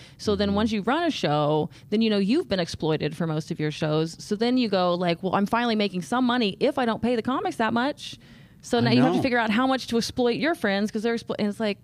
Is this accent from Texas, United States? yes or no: yes; Houston, Texas, United States; now in Austin, United States; Houston originally, but I started comedy in Boston, and then I moved to Austin.